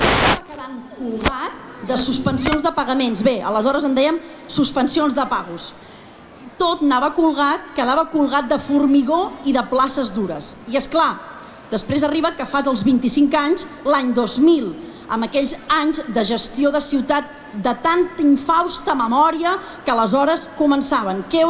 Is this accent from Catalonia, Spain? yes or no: yes; Sabadell, Catalonia, Spain; soc de Sabadell i com sé de la capital del Vallès, no hi ha res